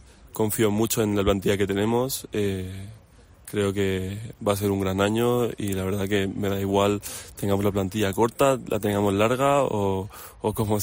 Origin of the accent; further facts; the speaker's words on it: Girona, Catalonia, Spain; porque ya que yo soy de Girona